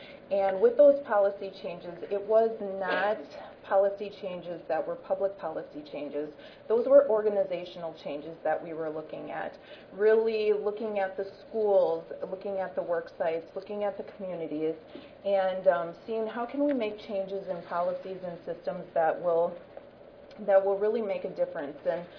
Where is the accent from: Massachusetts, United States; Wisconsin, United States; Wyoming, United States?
Wisconsin, United States; And I'm from Wood County, Wisconsin, and you can see we're right in the center of Wisconsin.